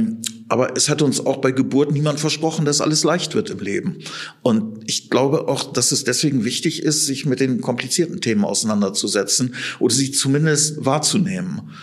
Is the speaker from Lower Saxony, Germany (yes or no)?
yes; Oldenburg, Lower Saxony, Germany; Ich bin gebürtiger Oldenburger, habe den großen Teil meines Lebens hier auch verbracht